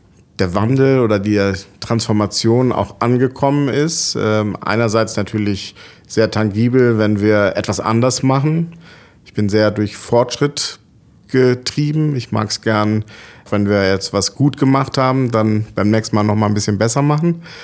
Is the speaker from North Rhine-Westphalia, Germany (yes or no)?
yes; Cologne, North Rhine-Westphalia, Germany; now in Frankfurt, Germany; Ich bin aus Köln damals nach Frankfurt gekommen